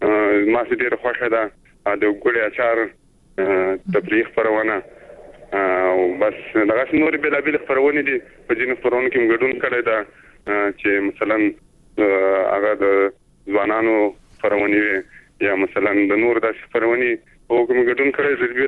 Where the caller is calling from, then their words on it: Zabul, Afghanistan; مده زابل ویل